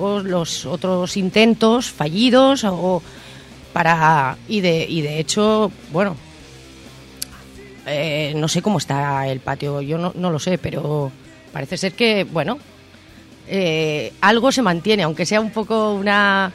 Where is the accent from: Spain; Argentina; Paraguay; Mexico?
Spain; Barcelona, Catalonia; yo como soy de Barcelona de toda la vida